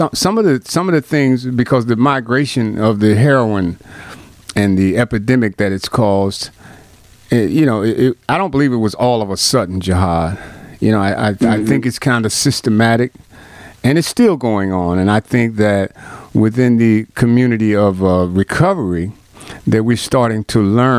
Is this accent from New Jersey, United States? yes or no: yes; Newark, New Jersey, United States; We were raised together in Newark, New Jersey, and he's doing some amazing things out in Seattle, Washington now.